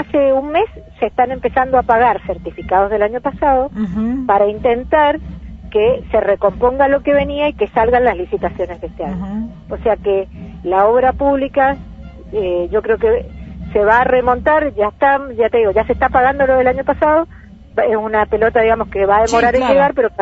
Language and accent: Spanish; Argentina; Creo que lo que debemos aprender los argentinos de esto